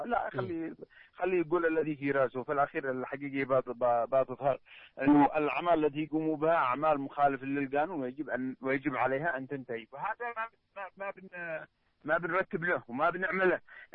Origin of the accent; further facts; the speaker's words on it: Yemen; إلا عندنا في اليمن